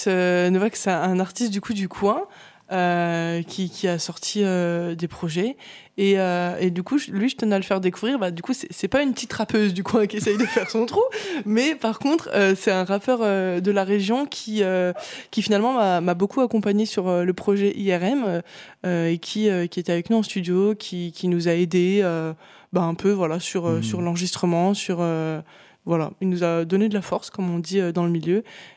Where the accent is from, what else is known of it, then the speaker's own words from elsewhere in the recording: Dijon, Bourgogne-Franche-Comté, France; Je suis arrivée en Calade en 2019. Avant, j'étais originaire de Dijon, de la Côte d'Or.